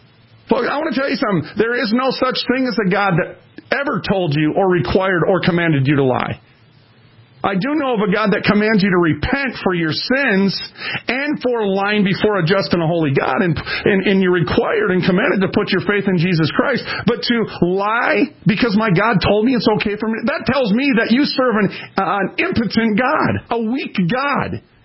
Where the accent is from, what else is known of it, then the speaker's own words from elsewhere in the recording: Minnesota, United States; I'm from Minnesota.